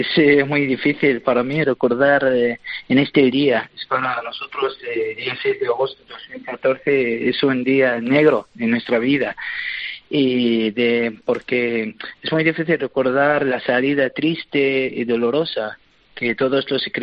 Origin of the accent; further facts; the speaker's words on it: Qaraqosh, Nineveh, Iraq; Spanish is a second language; moved away; Pues cuando salíamos de mi ciudad, soy de Karakosh, nos refugiamos en Erbil, que es la capital del Kurdistán iraquí